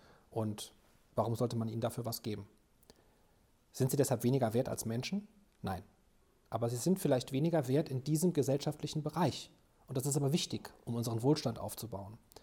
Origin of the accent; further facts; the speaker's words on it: Germany; Ich bin Deutscher, ich denke deutsch, mein Herz ist vielleicht französisch, aber mein Kopf ist deutsch